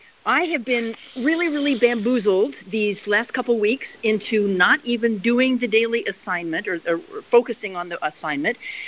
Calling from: Virginia, United States; I'm calling from Virginia.

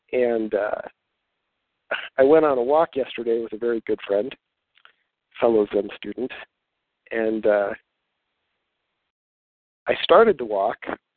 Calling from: Menlo Park, California, United States; from Menlo Park.

